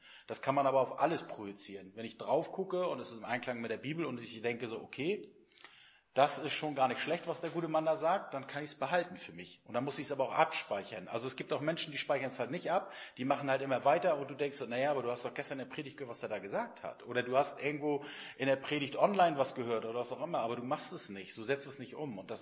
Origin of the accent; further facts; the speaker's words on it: East Germany, Germany; Ich komme aus dem Osten und bei uns war damals Kommunion